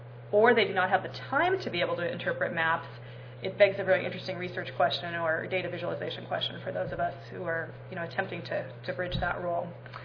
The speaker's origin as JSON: {"language": "English", "town": "Seattle", "region": "Washington", "country": "United States", "said": "I'm from Seattle. I hope when you come to Seattle, you eat in our restaurants."}